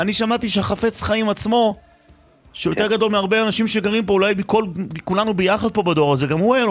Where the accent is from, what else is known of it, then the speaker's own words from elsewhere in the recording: Jerusalem, Jerusalem District, Israel; אחי, אני ירושלמי